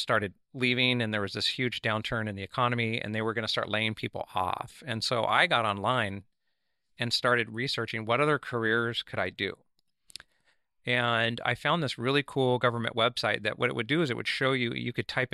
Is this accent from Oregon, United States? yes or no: yes; Laurelhurst, Oregon, United States; so I grew up in Laurelhurst, right by Laurelhurst Grade School, but my baseball practice was at Grant High School.